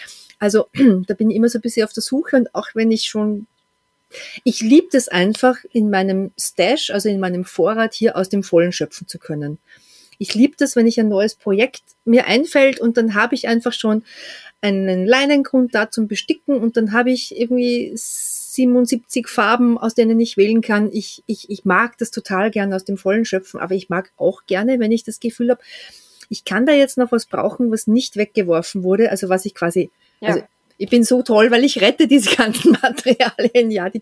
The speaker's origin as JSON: {"language": "German", "country": "Austria", "said": "Bei uns in Österreich"}